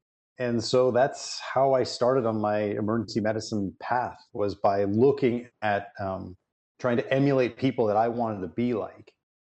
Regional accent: Canada; I am originally from Canada, and so you will hear that in my voice periodically when I say certain words. But as a kid growing up in Canada

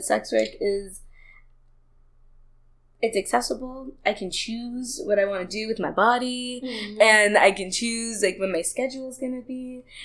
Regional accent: Ontario, Canada; also born or lived in United States; Like I grew up in Ontario, of course, but I ended up moving to the United States super duper young, and living there I had no status.

